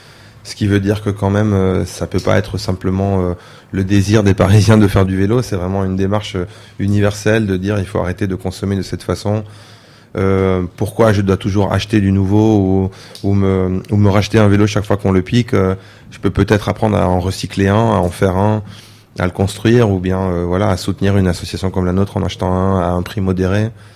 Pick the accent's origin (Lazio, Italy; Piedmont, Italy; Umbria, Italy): Lazio, Italy; Rome; French is a second language; D'abord, moi, je viens de Rome, en Italie, et là aussi, il y avait tout plein d'ateliers.